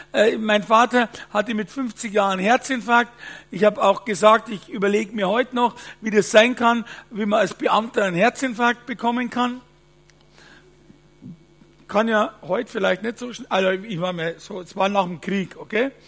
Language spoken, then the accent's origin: German; Bavaria, Germany; in Bayern sagt man bei uns in Waldlei, also in Wald rein. Also man könnte sagen, also ja, ins Holz sagt man bei uns